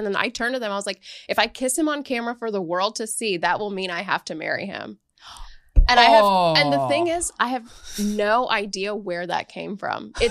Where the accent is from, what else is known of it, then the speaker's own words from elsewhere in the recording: Gujarat, India; You have to like be from the same community as me. So I'm Gujarati Indian.